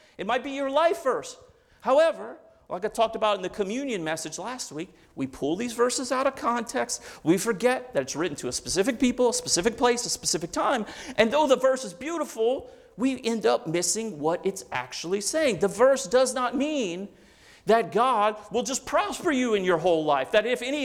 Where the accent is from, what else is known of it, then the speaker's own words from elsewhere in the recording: Louisiana, United States; I'm from the South, I'm from Cajun country. You'll get used to my Cajun French words.